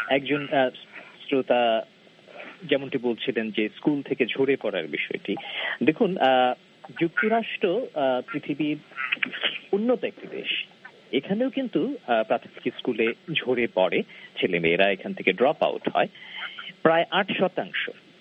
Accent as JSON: {"language": "Bangla", "country": "Bangladesh", "tie": "born or raised there", "lives_now": "United States", "said": "আমি নিজেও বাংলাদেশে বড় হয়েছি"}